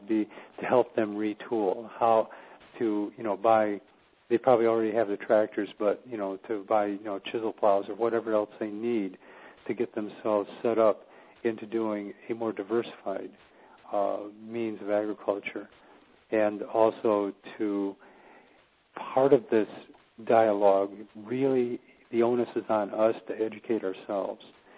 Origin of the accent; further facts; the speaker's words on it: Michigan, United States; I grew up in Michigan, so I know the car business very well